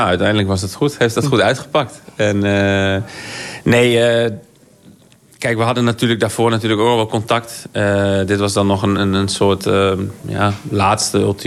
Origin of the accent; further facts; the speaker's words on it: Bedum, Groningen, Netherlands; moved away as an adult; ik ben opgegroeid in Bedum. Maar dit is gewoon ja, Groningen, Bedum, het noorden, hier kom je vandaan. En de club, ik ben als 18-jarige ben ik hier vertrokken.